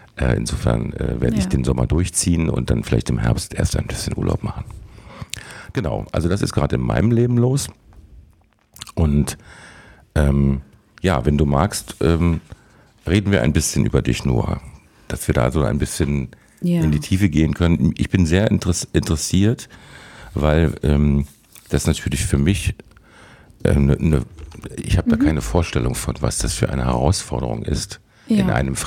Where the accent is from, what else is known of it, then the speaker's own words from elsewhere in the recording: Germany; ich bin ja in der DDR aufgewachsen, also in der ehemaligen DDR.